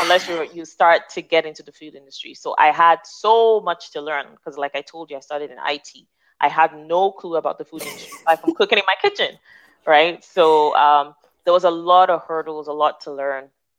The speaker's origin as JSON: {"language": "English", "country": "Nigeria", "said": "because as a Nigerian and African, going to mainstream grocery stores"}